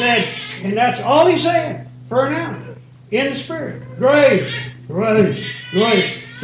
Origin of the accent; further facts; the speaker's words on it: Crossington, Texas, United States; As a young lad growing up in Crossington, Texas, I can remember childhood memories of being in the church service back in the 40s, 50s.